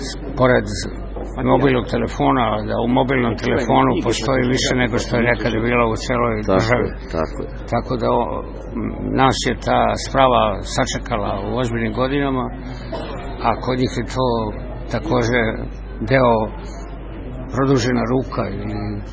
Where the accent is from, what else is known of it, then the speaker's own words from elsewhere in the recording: Montenegro; Ali ja sam došao iz Crne Gore gde nema dece.